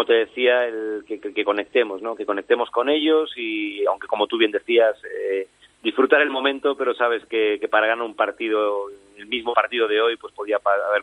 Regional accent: Vigo, Galicia, Spain; moved away as an adult; me fui con 18 de Vigo y llevo más años fuera de Andalucía. Tengo 37, pues, perdón, fuera de Galicia, ¿no?

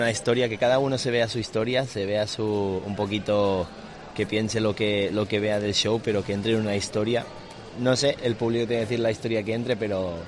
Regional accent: Spain; es que es mi tierra, España, y actuar en mi tierra para mí es un orgullo.

